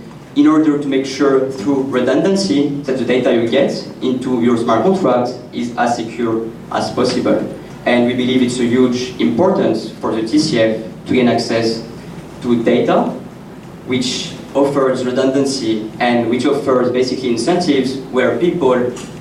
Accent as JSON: {"language": "English", "country": "France", "second_language": "English", "said": "I'm from France, as you probably noticed from my accent."}